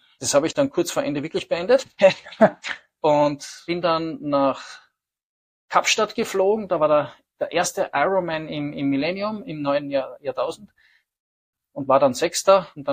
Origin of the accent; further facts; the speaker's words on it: Graz, Styria, Austria; ich komme aus Graz, also Großstadt, 300.000 Einwohner.